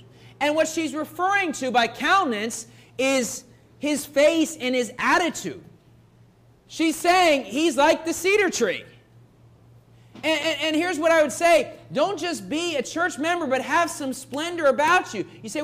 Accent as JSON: {"language": "English", "region": "West Virginia", "country": "United States", "tie": "born or raised there", "said": "I've been to old IFB churches that I grew up in West Virginia that were solid and good churches"}